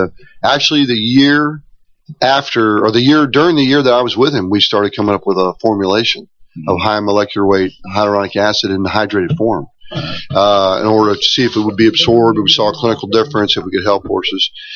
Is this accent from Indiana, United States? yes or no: no; Texas, United States; Originally from Texas. Oh, well. Yeah, I'm a native Texan, Texas A&M graduate, both undergraduate and vet school.